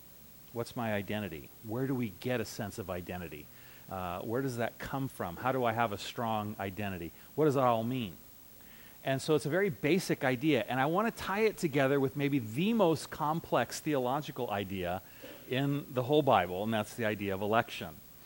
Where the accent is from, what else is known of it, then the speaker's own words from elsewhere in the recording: Montebello, California, United States; I grew up in Montebello.